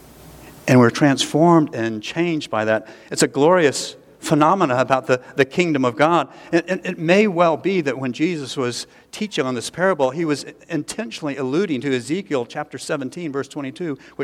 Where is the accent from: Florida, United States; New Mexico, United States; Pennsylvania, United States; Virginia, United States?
Florida, United States; Jacksonville; I grew up in Jacksonville, Florida, on the East Coast, and the bottom off the coast there is largely sandy, and so it's hard for life to get hold.